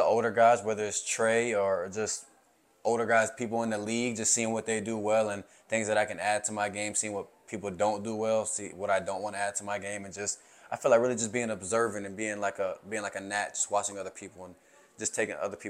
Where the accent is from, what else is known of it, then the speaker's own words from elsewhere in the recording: Georgia, United States; I just played soccer first, but I grew up in Georgia. I'm 19 years old right now.